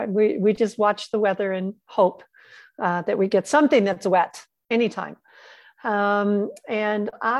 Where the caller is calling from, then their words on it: Idaho, United States; from Idaho. So I'm zooming in from Idaho, where we're in a weird state, kind of cold, kind of warm